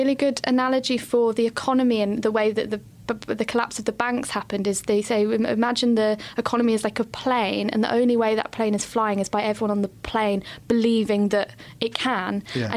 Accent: United Kingdom; our kind of instinct as human beings is to be really cynical, as British people, to be really cynical

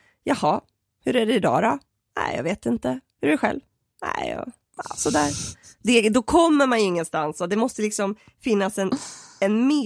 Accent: Örkelljunga, Skåne, Sweden; Jag växte upp i Örkelljunga, så vi gick i skolan i Klippan och det är ju inget sådär metropol direkt.

